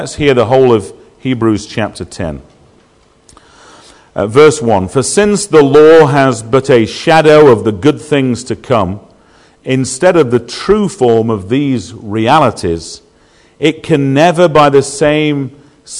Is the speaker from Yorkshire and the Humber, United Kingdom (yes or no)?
yes; Sheffield, Yorkshire and the Humber, United Kingdom; when I was a boy growing up, I'm from Sheffield originally.